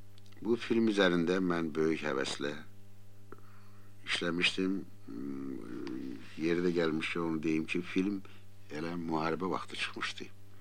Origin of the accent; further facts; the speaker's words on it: Baku, Azerbaijan; Və uzun illər mənim arzum idi ki, öz doğma şəhərim Bakı haqqında mahnı yazım.